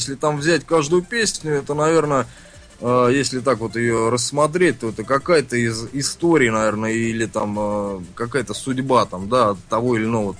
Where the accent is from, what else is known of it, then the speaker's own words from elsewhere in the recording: Krasnogorsk, Moscow Oblast, Russia; born there; Ну, потому что у меня жизнь проходит, по большому счету, в Москве. В Красногорске я только ночую. Вот. Сказать, что я из Красногорска... Ну, родился, да, наверное.